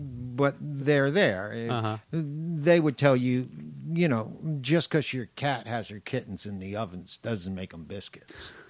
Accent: New York, United States; now in Vermont, United States; I'm originally from New York, yes.

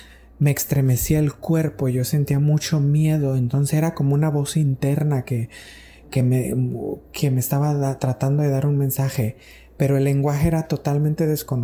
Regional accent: Mexico; yo era un niño y estaba en México, de donde soy, en mi pueblo

